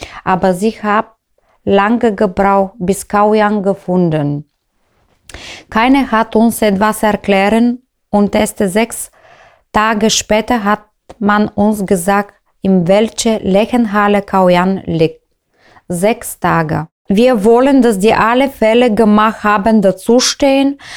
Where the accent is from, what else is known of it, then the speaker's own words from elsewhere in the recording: Bulgaria; German is a second language; Wir kommen aus Bulgarien.